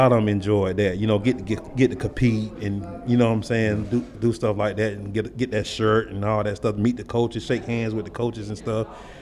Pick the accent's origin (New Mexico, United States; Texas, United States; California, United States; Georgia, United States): Georgia, United States; Waycross; Right, man. I'm from Waycross, Georgia, man. And that's what it means to play for the Ware County Gators, man.